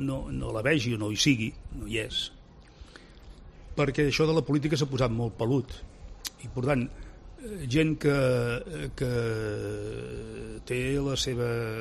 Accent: Girona, Catalonia, Spain; el meu amic, perquè som de Girona

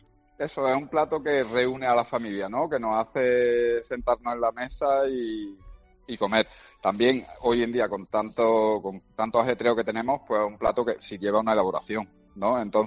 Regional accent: Cordoba, Andalusia, Spain; un perol cordobés, que yo soy de Córdoba y creo que hay que llevar la tierra también a su sitio

